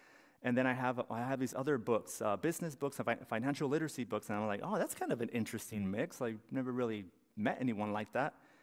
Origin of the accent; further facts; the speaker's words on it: Calexico, California, United States; also born or lived in Brawley, United States; So I was born in Brawley in 1984, but most of my life I lived in Calexico.